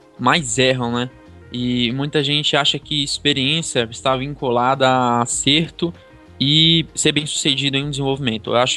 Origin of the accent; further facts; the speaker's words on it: Juazeiro do Norte, Ceará, Brazil; now in Pernambuco, Brazil; Moro no Pernambuco, mas sou natural de Juazeiro do Norte, Ceará.